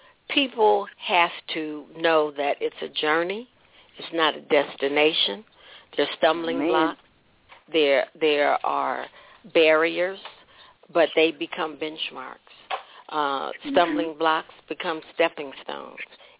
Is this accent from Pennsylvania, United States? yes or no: no; Indianapolis, Indiana, United States; You know, I'm from Indianapolis, so you have to get out of Hallville, where I was raised.